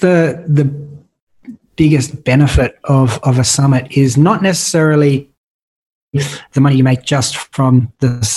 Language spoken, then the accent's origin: English; Australia; we, being an Australian, we don't get access to some of the experts